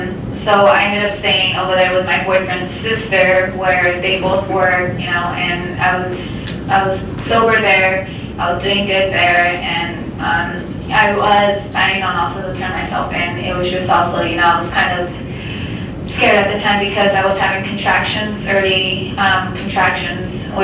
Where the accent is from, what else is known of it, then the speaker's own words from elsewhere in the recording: Yuma, Arizona, United States; I'm from Yuma, so he wanted me to go all the way up to Tucson.